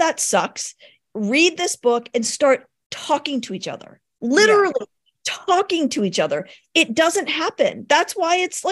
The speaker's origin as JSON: {"language": "English", "town": "Richmond", "region": "Virginia", "country": "United States", "tie": "born or raised there", "also_born_or_lived": "New York City / Colorado", "said": "I grew up in Richmond, Virginia, where I live now. Then I lived 13 years in New York City and then 9 years in Colorado."}